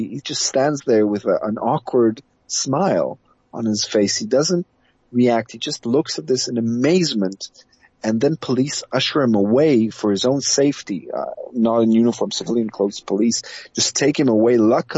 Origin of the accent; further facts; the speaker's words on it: Israel; You're from Turkey, I'm from Israel, what's the problem?